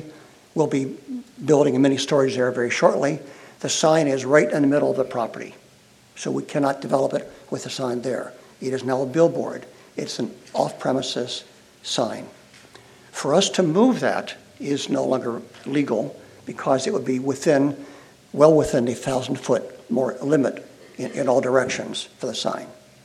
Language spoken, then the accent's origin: English; Delaware, United States; I'm from Newcastle County. The GDP of Newcastle County has declined every year for 10 years, gone down.